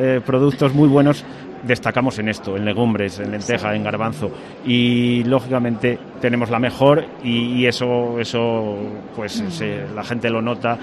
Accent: Castile and León, Spain; por algo que es lógico y normal en siendo armuñés y salmantino

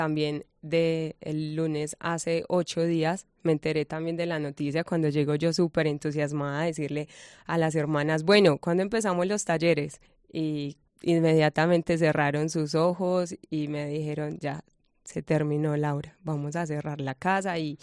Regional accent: Colombia; now in Segovia, Spain; Colombia, soy de Colombia

